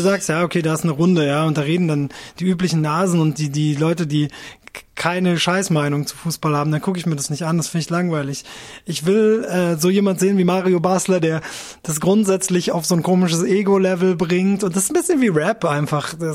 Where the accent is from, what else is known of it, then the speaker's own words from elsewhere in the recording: Japan; ich bin in Japan aufgewachsen